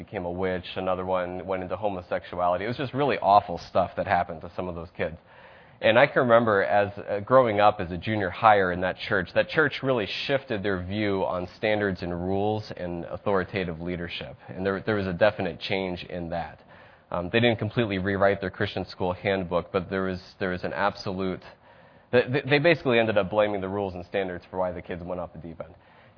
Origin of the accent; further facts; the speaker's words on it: Pennsylvania, United States; this was true in the church that I grew up in Pennsylvania